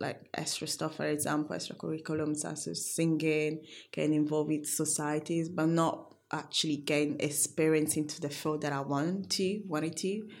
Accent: Coventry, West Midlands, United Kingdom; I'm 20 and I'm from Coventry.

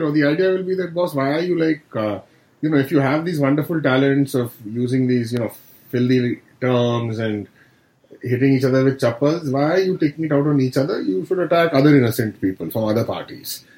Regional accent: India; just culturally growing up in India

